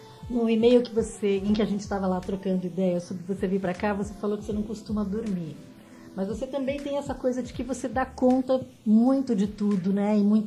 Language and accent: Portuguese; Minas Gerais, Brazil; accent: mineiro; now in São Paulo, Brazil; Eu falo que a gente sai de Minas, mas Minas não sai